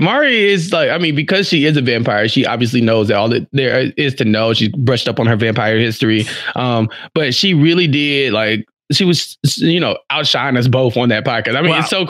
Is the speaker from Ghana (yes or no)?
no; Texas, United States; I was born in Texas and I grew up there, and I was in middle school.